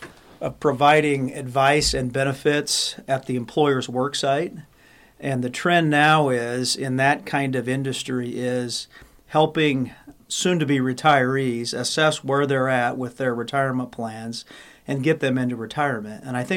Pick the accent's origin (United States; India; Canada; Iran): United States; Atlantic, Iowa; now in Pella, United States; Atlantic, Iowa.